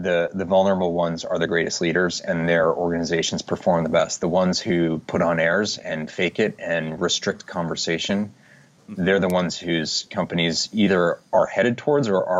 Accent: Boston, Massachusetts, United States; Yeah, I was born in Boston, raised, you know, just outside the city, but Boston area. And I was the youngest of four.

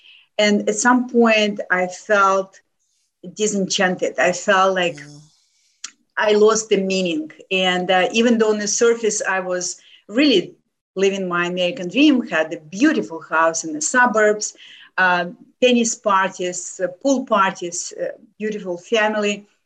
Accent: Lithuania; English is a second language; now in United States; I came from from Lithuania to the United States over 30 years ago, not speaking English.

